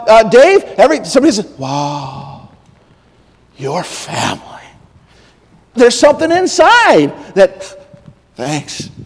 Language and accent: English; Utah, United States; I grew up in Utah, and we would visit my relatives in West Virginia